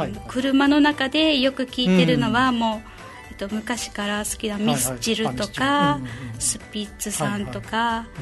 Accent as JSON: {"language": "Japanese", "town": "Nanjo", "region": "Okinawa", "country": "Japan", "said": "出身は南城市です。"}